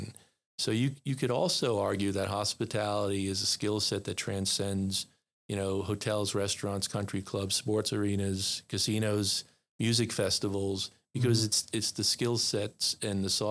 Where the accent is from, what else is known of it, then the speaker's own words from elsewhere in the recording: East Coast, United States; So I'm from the East Coast, yeah, which is a very different weather pattern.